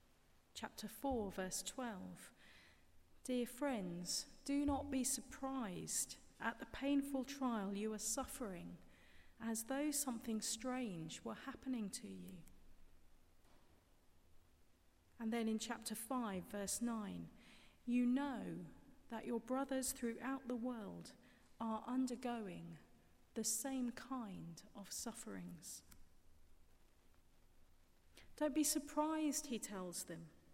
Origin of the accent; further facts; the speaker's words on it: England, United Kingdom; Without even speaking, I was quite obvious as a stranger, and as soon as I spoke, I was obviously identified as English.